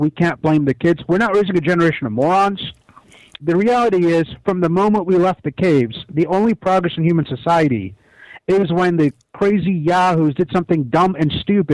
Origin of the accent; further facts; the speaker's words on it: United States; I grew up in Reagan's America.